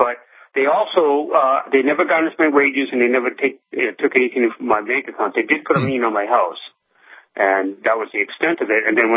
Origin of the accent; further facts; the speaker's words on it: Massachusetts, United States; now in Yakima, United States; I'm not from here. I'm from Massachusetts originally. I've been on the West Coast for about 35 years.